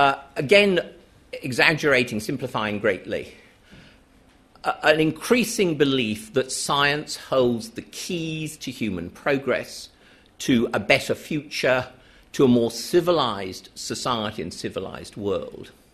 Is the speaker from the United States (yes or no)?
no; United Kingdom; And secondly, I'm a Brit. And I think in discussions of Europe, there should still be a token Brit.